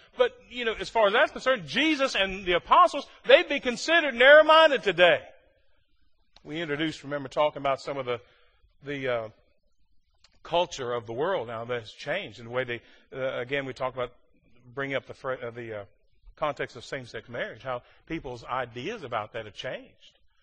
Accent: West Virginia, United States; You call me hillbilly because I'm from West Virginia

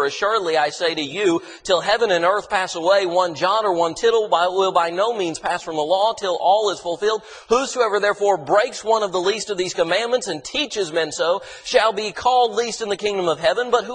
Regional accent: Kentucky, United States; I'm from Kentucky, eastern Kentucky. I like mountains.

